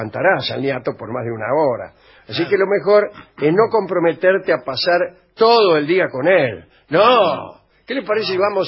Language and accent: Spanish; Poland; Spanish is a second language; Y yo que soy polaca